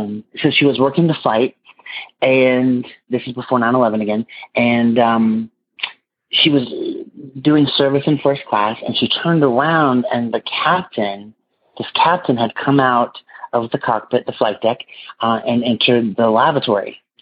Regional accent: Los Angeles, California, United States; I'm from Los Angeles, California

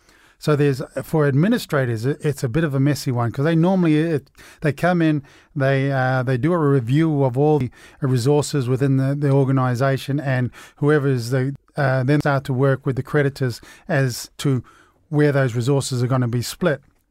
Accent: New Zealand; I am from New Zealand.

